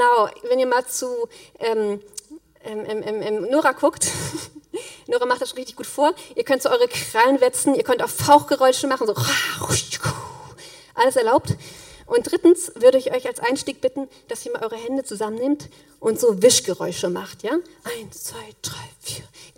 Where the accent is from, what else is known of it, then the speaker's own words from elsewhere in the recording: Brandenburg, Germany; Also, ich komme aus Brandenburg, das habt ihr schon gehört.